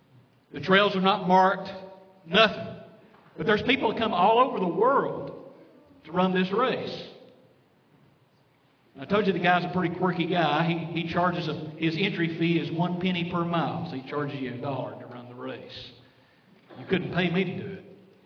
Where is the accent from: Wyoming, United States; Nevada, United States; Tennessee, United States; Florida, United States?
Tennessee, United States; where I grew up in East Tennessee, there's a state park right behind my parents' house where I grew up, right in the mountains.